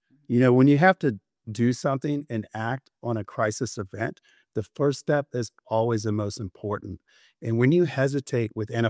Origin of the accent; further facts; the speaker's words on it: Gilbert, Arizona, United States; I'm from Gilbert, Arizona.